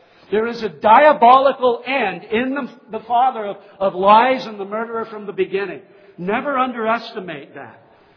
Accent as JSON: {"language": "English", "town": "Lakewood", "region": "California", "country": "United States", "tie": "born or raised there", "said": "This is where I learned about agrarianism, because I grew up in Lakewood, California. I didn't live across from a dairy farm there."}